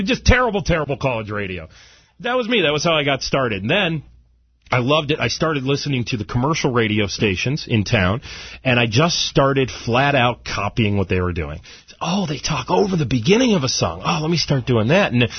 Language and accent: English; Conneaut, Ohio, United States; Well, I grew up in a small town called Conneaut, Ohio, northeast Ohio, about 45 minutes outside of Cleveland. So I grew up in a real small, rural, little area, and we had a small, little local radio stati